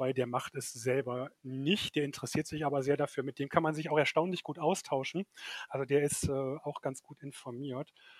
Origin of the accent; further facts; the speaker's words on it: North Rhine-Westphalia, Germany; Ich komme ja vom Niederrhein, aus dem Krefelder Raum.